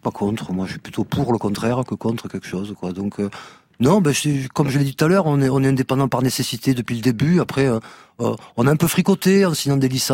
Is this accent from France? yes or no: yes; Marseille, Provence-Alpes-Côte d'Azur, France; Donc en tant que Marseillais